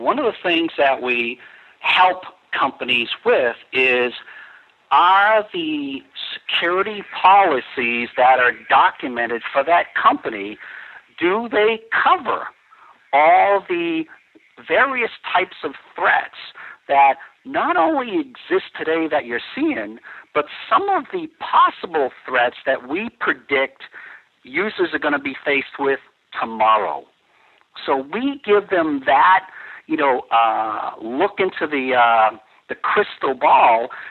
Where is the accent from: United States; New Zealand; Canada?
United States; Boston, Massachusetts; accent: Boston; And I'm from Boston. I probably have a very strong Boston accent.